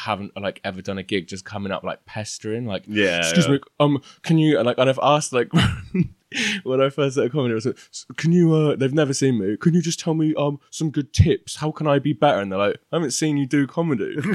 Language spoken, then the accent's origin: English; South West England, United Kingdom; I'm from Devon. Then I lived on, that's why I don't sound like, I don't have a Welsh accent.